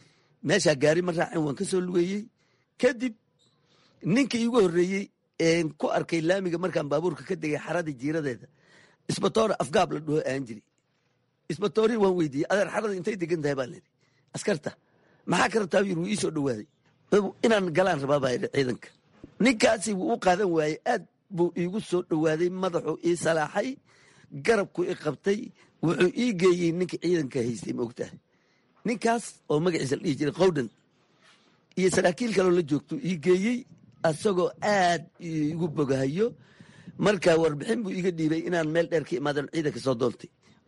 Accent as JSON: {"language": "Somali", "town": "Jamaame", "region": "Lower Juba", "country": "Somalia", "tie": "born or raised there", "said": "waxaan ku soo koray degmada Jamaa ma la dhaho, waan ku soo barbaaray miyigan ku dhashay, laakiin koritaankayga wuxuu ahaa degmada Jamaamo."}